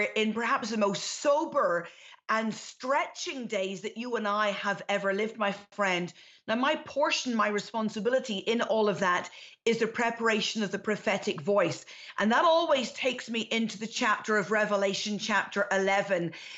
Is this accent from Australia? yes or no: no; Ireland; now in Glasgow, United Kingdom; And warm greetings from Glasgow in Scotland. Yes, I'm Irish. But I am living in Glasgow in Scotland.